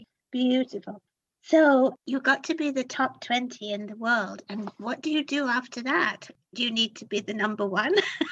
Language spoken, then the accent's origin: English; United Kingdom; I'm sorry, I'm British